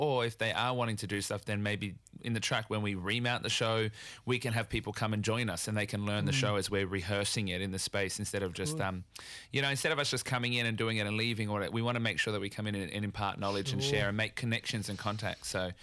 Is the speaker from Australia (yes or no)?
yes; Queensland, Australia; Oh, no, I'm a Queenslander.